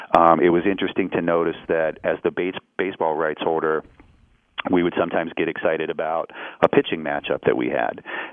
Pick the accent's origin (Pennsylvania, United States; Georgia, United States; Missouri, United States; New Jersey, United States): Pennsylvania, United States; Pittsburgh; You know, when I grew up in Pittsburgh, I grew up very much in the center city. You know, it was an urban environment, which I appreciated a lot. I loved having a city childhood